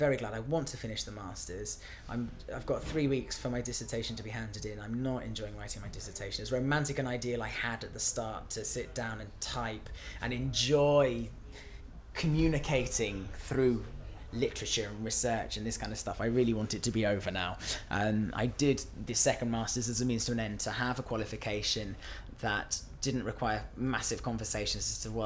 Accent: South East England, United Kingdom; So I'm originally from the south coast of England. My two of my grandfathers were Welsh in origin.

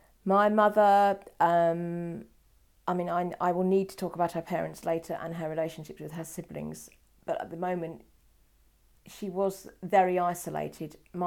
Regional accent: Eastbourne, South East England, United Kingdom; born there; I'm 52 years old. My date of birth is the 11th of the 5th, 1960, and I was born in Eastbourne, East Sussex.

